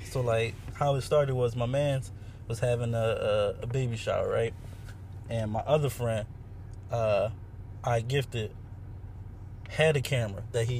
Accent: Chester, Pennsylvania, United States; now in Philadelphia, United States; I am based in Philly, but I'm from Chester.

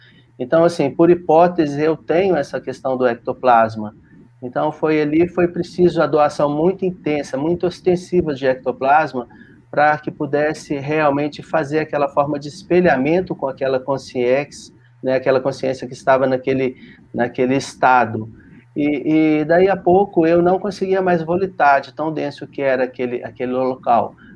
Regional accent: Belo Horizonte, Minas Gerais, Brazil; eu como vim do espiritismo, atuei muito tempo no espiritismo e sou de BH, aqui o fluxo da religião é muito intensa

